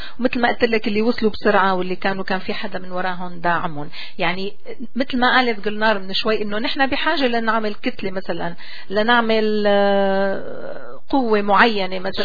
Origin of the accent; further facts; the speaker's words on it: Syria; فلو بيكون الترشح على مستوى أكبر يمكن أو عام مثل ما بيقولوا على منطقة أكبر، يمكن هذا يدفعنا أنه نحن كلياتنا نتوحد وندعم المرشح السوري.